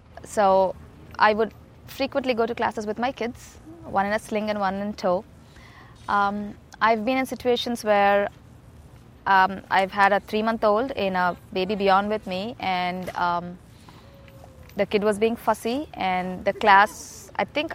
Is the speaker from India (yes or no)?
yes; Hyderabad, Telangana, India; I grew up in India, in a city called Hyderabad.